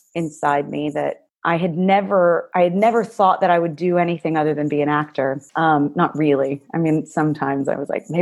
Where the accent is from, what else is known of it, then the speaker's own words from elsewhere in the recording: Houston, Texas, United States; I grew up in Houston, Texas, born and raised there.